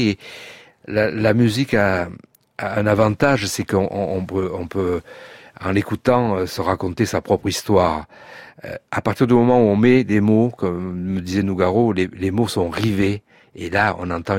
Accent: south of France, France; Ce sont des gens du Sud, on entendait à l'accent qu'on est tous du Sud.

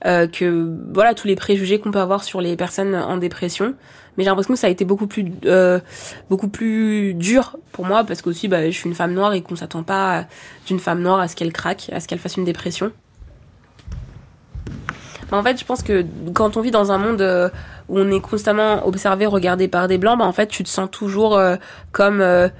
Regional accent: Valence, Auvergne-Rhône-Alpes, France; also born or lived in Isère; Moi, je suis née à Valence, dans la Drôme. J'ai vécu mes premières années de vie. Puis ensuite, j'ai déménagé du coup en Isère.

